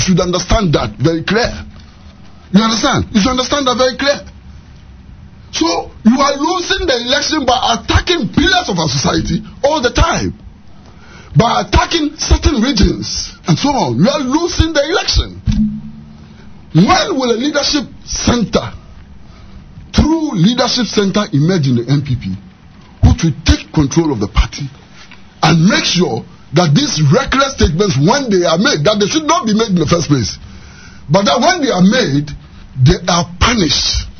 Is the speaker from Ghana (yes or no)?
yes; Ghana; Indeed, I'm ashamed as a Ghanaian. Because these are the things that can destroy our country.